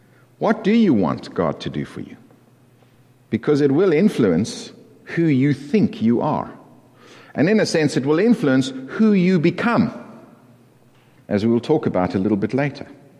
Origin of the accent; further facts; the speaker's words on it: South Africa; now in Canada; I'm a South African and a Canadian, which is somewhat of a unique blend, so that now I'm not quite an entirely South African, but I'm certainly not quite an entirely Canadian either.